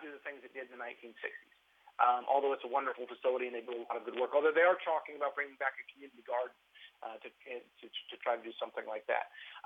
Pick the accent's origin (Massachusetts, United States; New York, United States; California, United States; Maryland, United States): Maryland, United States; You know, I know I grew up in Maryland, and there was something about Baltimore.